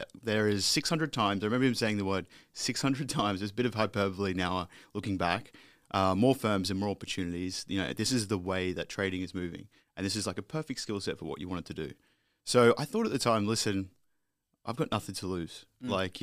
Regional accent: Brisbane, Queensland, Australia; It's funny because you actually lived in my hometown of Brisbane

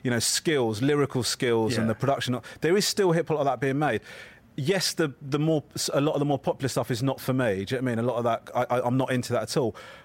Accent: United Kingdom; I've not come over here as a British ambassador or anything.

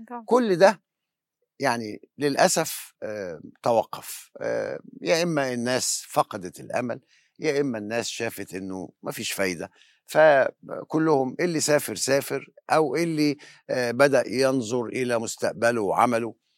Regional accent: Egypt; يعني في كده حاجات بالنسبة لنا كمصريين بنتمسك بيها يعني

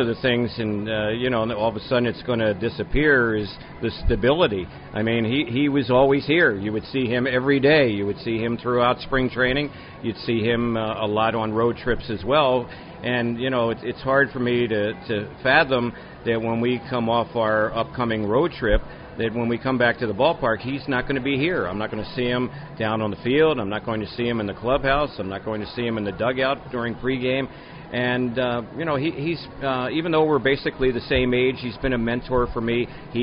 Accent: East Coast, United States; born there; also born or lived in Midwest; I was born on the East Coast and worked for a long time in the Midwest, so, there was a lot of trepidation as far as coming out West.

